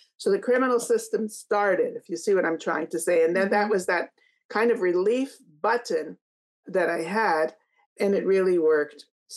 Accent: Canada; I don't know if I said before, I'm from Canada.

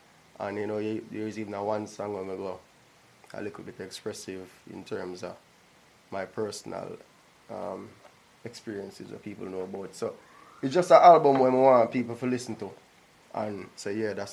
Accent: Jamaica; we just spat it out because I'm a Jamaican.

